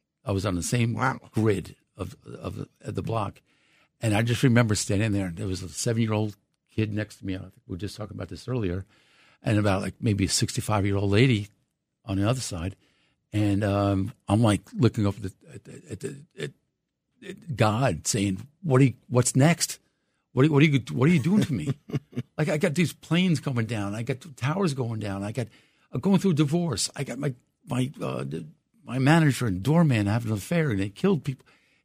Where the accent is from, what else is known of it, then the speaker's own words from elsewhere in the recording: Cincinnati, Ohio, United States; when I was a kid growing up in Cincinnati. I spent a lot of time in Cincinnati, Ohio. We spent a lot of time on the Ohio River